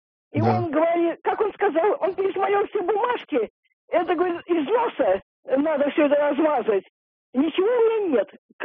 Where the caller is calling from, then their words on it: Zelenograd, Moscow, Russia; из Зеленограда.